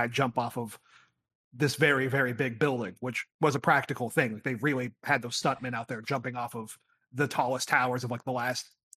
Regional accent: Virginia, United States; born there; I was born in Virginia, and there are a couple of mountains

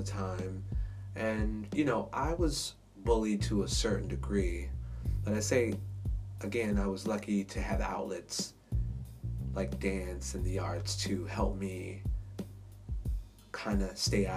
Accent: South Bronx, New York, United States; And I grew up in the South Bronx, and so I wasn't afforded, you know, the space to just walk around living my best life

